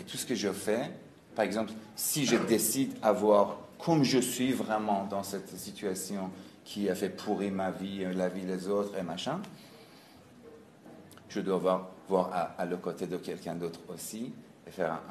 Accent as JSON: {"language": "French", "country": "Iran", "second_language": "French", "said": "Mon français n'est pas bien parce que je viens d'Iran et j'ai commencé mon rétablissement en Grèce."}